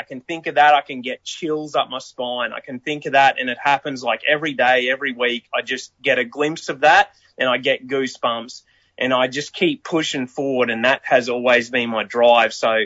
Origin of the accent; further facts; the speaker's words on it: Australia; I'm coming from Australia and trying to make it here.